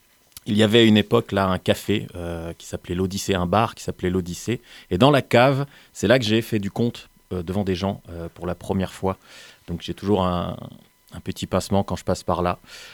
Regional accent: Arles, Provence-Alpes-Côte d'Azur, France; born there; C'est ça, je suis né à Arles.

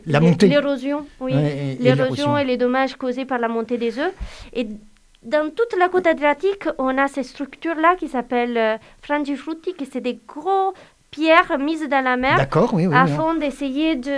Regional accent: Apulia, Italy; French is a second language; Pour moi, que je suis italienne, est vraiment intéressant parce que je viens des Puy, donc sous la côte adriatique.

